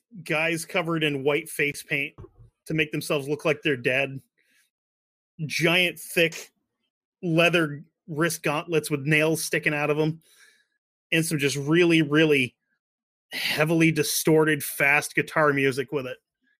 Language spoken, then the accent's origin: English; Sweden; But being a Swede, I think being Swedish and being Canadian is kind of the same thing